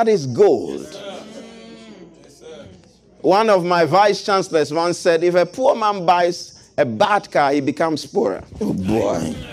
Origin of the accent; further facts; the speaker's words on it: Ghana; If you won't clap, I came with clapping from Ghana, so if you don't take it, I'll clap myself.